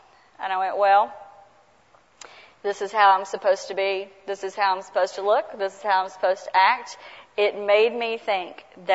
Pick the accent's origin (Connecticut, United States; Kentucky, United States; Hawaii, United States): Kentucky, United States; Mount Sterling; I don't know if y'all know, but you can probably hear it on me. I'm from Mount Sterling.